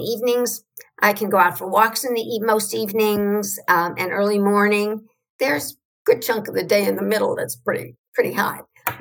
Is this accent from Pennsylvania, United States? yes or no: no; Chicago, Illinois, United States; now in Israel; Well, born and raised in Chicago was during a good time. I lived during good times in Chicago. Always was raised in a Zionist home, in a religious Zionist home, with Israel and what's going on in Israel always being important.